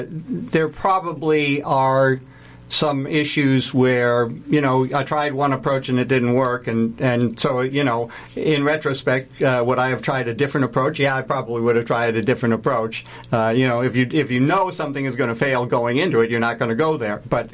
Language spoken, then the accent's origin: English; Ames, Iowa, United States; You know, Ames is my hometown